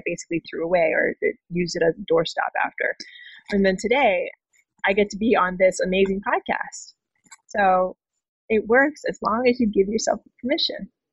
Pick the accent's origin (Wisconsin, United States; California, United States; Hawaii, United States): Hawaii, United States; I mean, I'm from Hawaii. I go home at least 2 times a year.